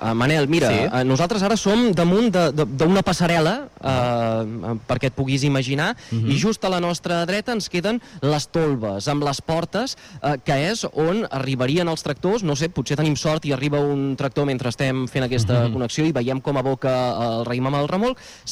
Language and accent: Catalan; Salomó, Catalonia, Spain; d'aquesta cooperativa agrícola del meu poble, deixa'm dir, que avui hi he tornat, de Salamó.